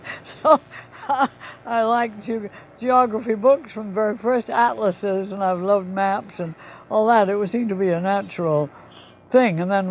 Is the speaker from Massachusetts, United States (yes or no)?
yes; Massachusetts, United States; You see, I was brought up in Massachusetts, in a very different country and very different climate and weather and all